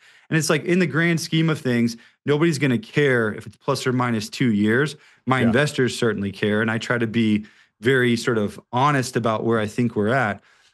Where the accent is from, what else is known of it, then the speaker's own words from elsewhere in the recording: Austin, Texas, United States; You know, I mean, we picked Austin because we're from Austin.